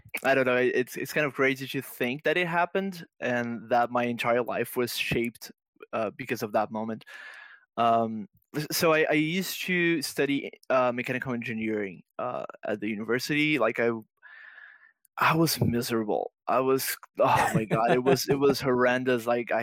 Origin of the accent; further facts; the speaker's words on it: Brazil; English is a second language; I saw a couple of companies that did games back in Brazil, my hometown.